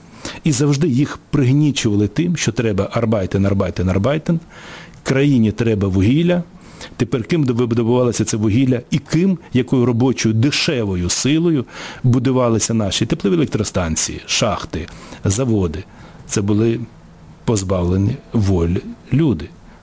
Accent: Donetsk, Donetsk Oblast, Ukraine; тим паче, що я із Донецька

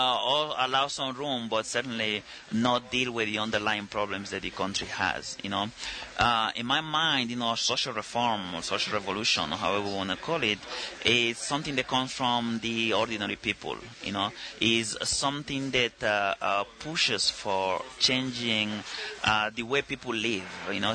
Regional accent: Annobón, Equatorial Guinea; English is a second language

